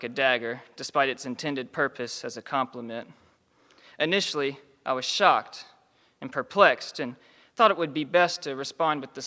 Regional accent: Virginia, United States; I grew up in Martinsville, Virginia, a decaying factory town in the southwestern part of the state. Well, I actually didn't grow up in Martinsville. Rather, my family and I call Henry County home

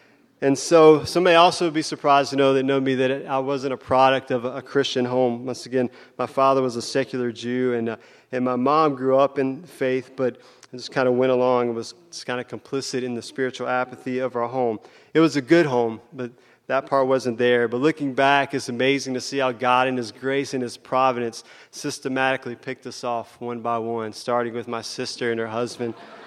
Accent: Shelby, North Carolina, United States; accent: Southern; native of Shelby, North Carolina, which is a border town right on the South Carolina border. And while my accent may give away that I'm a Southerner

